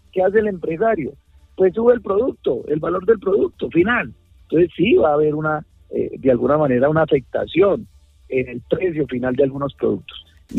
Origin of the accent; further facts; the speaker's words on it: Guaviare, Colombia; enamorado de mi Guaviare, de mi pueblo